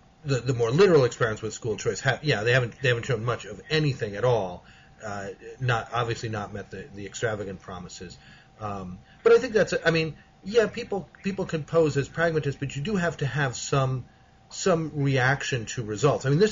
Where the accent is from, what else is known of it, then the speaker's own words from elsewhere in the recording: New York, United States; now in Washington, United States; every place I've ever lived, you know, where I grew up in New York, here in Washington